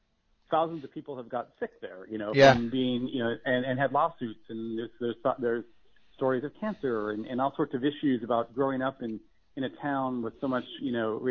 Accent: Richland, Washington, United States; So I wrote about my hometown, and my hometown is a little town in eastern Washington State called Richland, Washington, the Tri-Cities, and it's the home of the Hanford nuclear plant

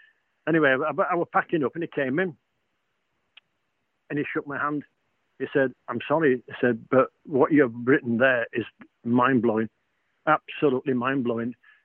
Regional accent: England, United Kingdom; I said, well, I'm English.

